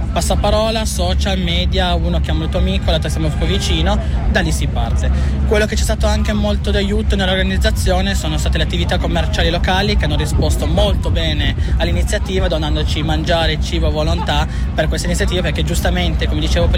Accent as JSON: {"language": "Italian", "town": "Rivoli", "region": "Piedmont", "country": "Italy", "said": "logicamente io sono proprio appunto della zona, quindi sono di Rivoli."}